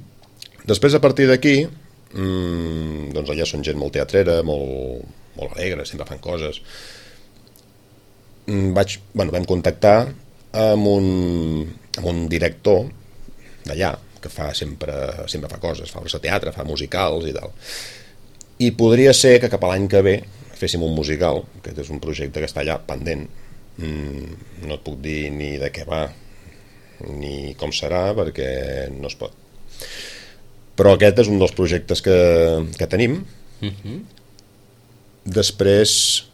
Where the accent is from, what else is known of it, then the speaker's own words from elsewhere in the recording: Terrassa, Catalonia, Spain; perquè sóc de Terrassa